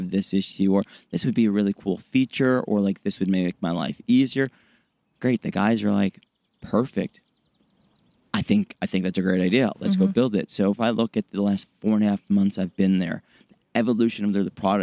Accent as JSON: {"language": "English", "town": "Chicago", "region": "Illinois", "country": "United States", "tie": "born or raised there", "lives_now": "Los Angeles, United States", "said": "Born and raised in Chicago, but I've been in LA for 20 years."}